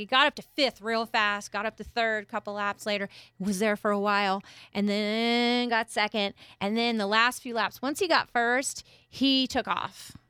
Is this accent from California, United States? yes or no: yes; California, United States; We're like, oh, my God, we're from Southern California.